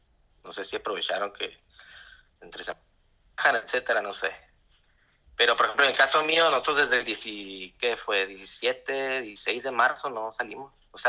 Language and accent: Spanish; Hermosillo, Sonora, Mexico; Yo soy de Hermosillo, tengo 5 años viviendo aquí.